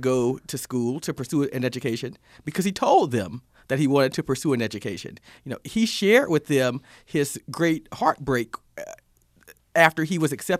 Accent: Mississippi, United States; And I'm from Mississippi originally, so I learned about Carver growing up.

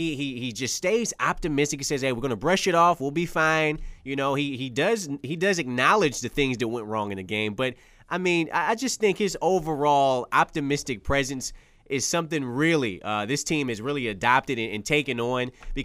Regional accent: Michigan, United States; We are all from Michigan.

